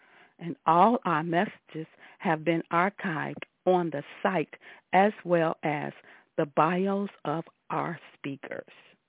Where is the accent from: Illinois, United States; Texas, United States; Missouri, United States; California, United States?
Illinois, United States; Chicago; from Chicago